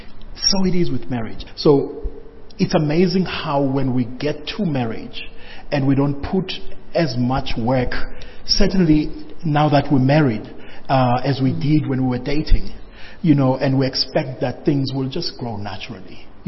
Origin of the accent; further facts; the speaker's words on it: Port Elizabeth, Eastern Cape, South Africa; when we go home to PE, I'm from Port Elizabeth